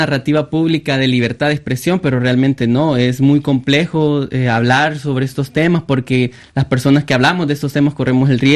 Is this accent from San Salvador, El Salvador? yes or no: yes; Soyapango, San Salvador, El Salvador; yo vengo de Soyapango, conozco la situación.